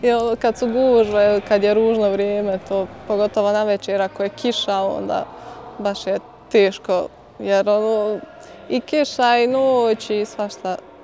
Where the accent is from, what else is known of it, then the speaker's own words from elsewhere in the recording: Vitez, Federation of Bosnia and Herzegovina, Bosnia & Herzegovina; dolazim iz Viteza, profesionalna košarkašica